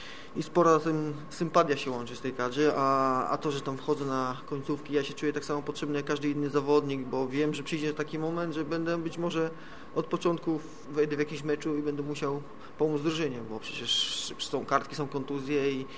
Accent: Subcarpathian Voivodeship, Poland; To są rodzinne strony, tam gdzie się wychowałem, Podkarpacie, w Wiedliczu

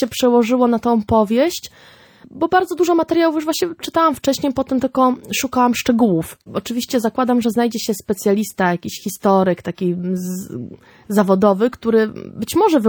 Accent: Pomieczyno, Pomeranian Voivodeship, Poland; Pomieczyno, które tam występuje, bo to się wszystko dzieje w Pomieczynie, czyli w mojej rodzinnej wsi

